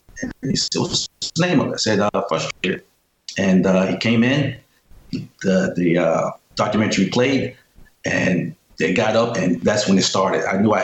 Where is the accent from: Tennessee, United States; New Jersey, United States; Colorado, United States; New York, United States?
New York, United States; New York City; I'm from New York City.